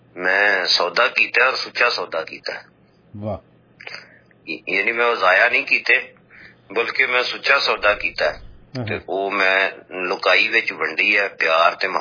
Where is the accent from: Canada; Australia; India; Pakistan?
Pakistan; Punjab; ਮੇਰਾ ਪਿੰਡ ਚੌਂਕੇ ਕਰਤਾਰਪੁਰ ਸਾਹਿਬ ਦੇ ਬਿਲਕੁਲ ਨੇੜੇ ਹੈ।